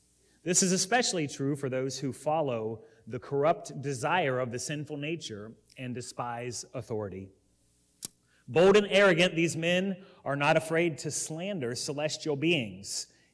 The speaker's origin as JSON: {"language": "English", "town": "Alto", "region": "Wisconsin", "country": "United States", "said": "I'm from Alto."}